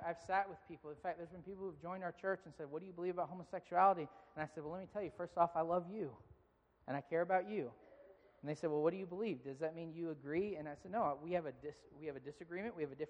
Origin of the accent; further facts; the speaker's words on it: United States; We can't help that we were raised in America. But as Americans, we love comfort